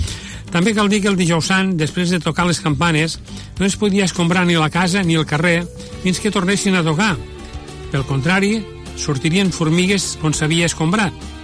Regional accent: Puiggròs, Catalonia, Spain; Així que avui recordem coses del meu poble de Puiggròs.

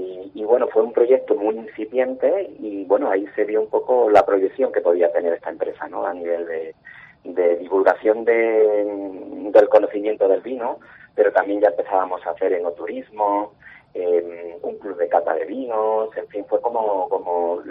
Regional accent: Jaén, Andalusia, Spain; now in Málaga, Spain; yo soy de Jaén, soy de fuera de Málaga, y cuando vine aquí a Málaga

